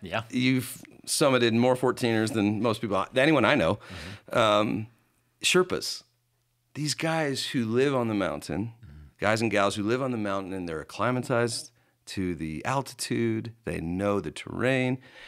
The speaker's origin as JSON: {"language": "English", "region": "New Jersey", "country": "United States", "tie": "born or raised there", "said": "And I grew up in New Jersey. It's like the biggest church is 200 people, and you had three people on staff."}